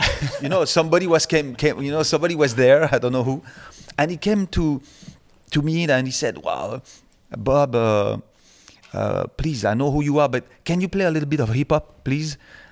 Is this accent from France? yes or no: yes; Paris, Île-de-France, France; Because I'm coming from Paris, from a little place